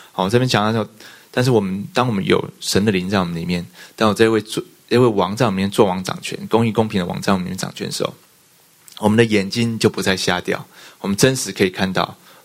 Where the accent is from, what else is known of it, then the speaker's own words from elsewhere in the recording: China; 那我们中国人我们也可能很因为我们很容易就会觉得这样